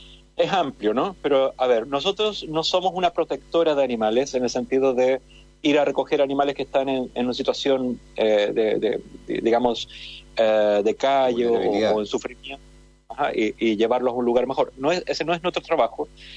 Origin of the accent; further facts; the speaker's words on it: Chile; moved away as an adult; now in Barcelona, Spain; me vine a Barcelona, por eso yo soy chileno, ya se me nota. Vivo en Barcelona porque me vine a estudiar aquí.